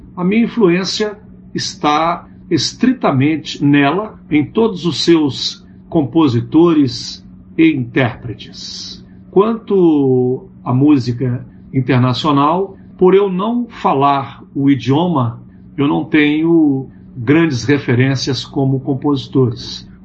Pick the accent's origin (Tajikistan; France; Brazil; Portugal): Brazil; Coluna, Minas Gerais; quando eu fiz uma apresentação em Coluna, minha terra natal